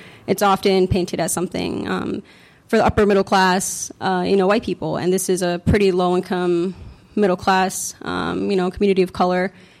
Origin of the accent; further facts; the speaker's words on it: Uniondale, New York, United States; I grew up in Uniondale. It's a little town in Long Island, and it's predominantly Black and Latino